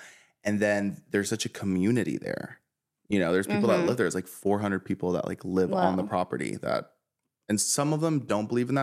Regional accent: Maryland, United States; Because we're from Maryland. Because we're the chosen ones.

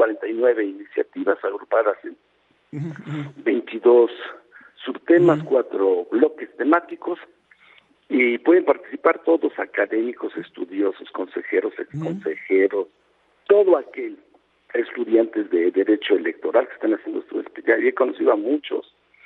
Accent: Mexico; sin un reconocimiento como ciudadano, como mexicano, es un gran presidente

